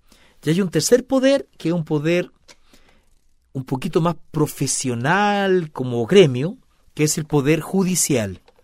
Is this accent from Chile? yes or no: yes; Chile; así como los chilenos tenemos nuestra nación.